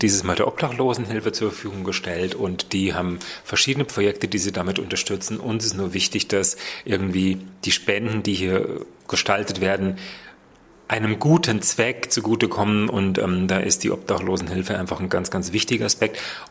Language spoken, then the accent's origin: German; Bavaria, Germany; Ich komme ja aus Bayern